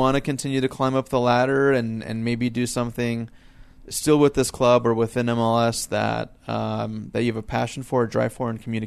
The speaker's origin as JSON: {"language": "English", "town": "San Diego", "region": "California", "country": "United States", "tie": "born or raised there", "said": "I'm a native from San Diego."}